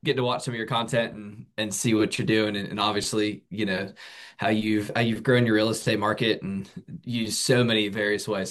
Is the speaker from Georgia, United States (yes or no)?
yes; Woodstock, Georgia, United States; so we lived there from Atlanta, originally, or the greater Atlanta area. If you're familiar with Atlanta, I grew up in Woodstock on the sort of northwest side.